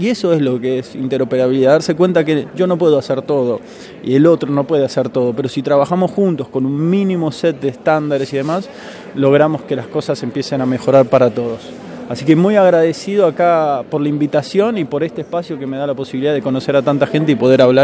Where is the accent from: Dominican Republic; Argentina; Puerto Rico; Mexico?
Argentina; accent: Argentine; now in Chile; Yo soy originario de Argentina, por el tono te darás cuenta.